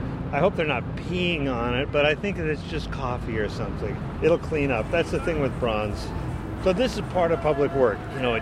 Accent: Wichita, Kansas, United States; I grew up in Wichita, Kansas, and I would watch John Nagy learn to draw

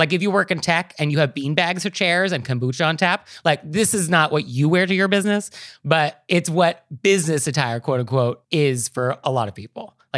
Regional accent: California, United States; California casual, I mean, as a Californian, I mean, does it mean logo t-shirts?

